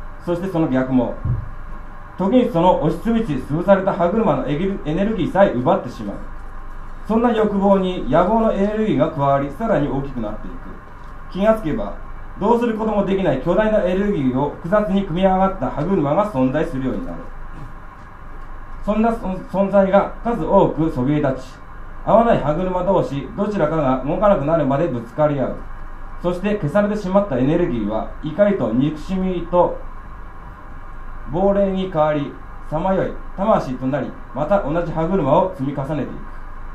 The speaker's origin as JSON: {"language": "Japanese", "region": "Nagano", "country": "Japan", "said": "今日長野県から来ました"}